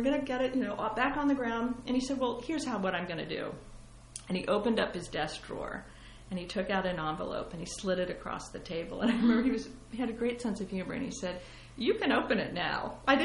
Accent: Columbus, Ohio, United States; I grew up in Columbus, Ohio, and they were very engaged in the community.

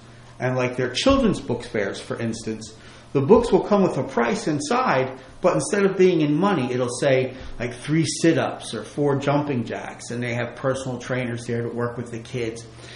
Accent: Newark, New Jersey, United States; I guess I grew up in the city. I grew up in Newark. And in Newark, it was very neighborhood-oriented.

